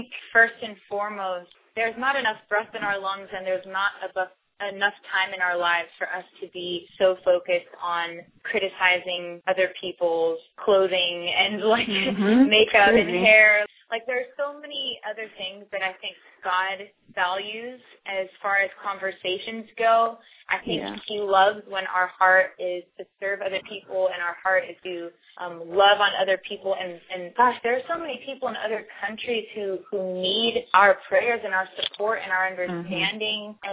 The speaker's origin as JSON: {"language": "English", "region": "California", "country": "United States", "tie": "born or raised there", "lives_now": "Nashville, United States", "said": "I can honestly say growing up in Southern California, my brother, who is 20 years old, is not fazed when he sees a girl in a bikini because it's everywhere."}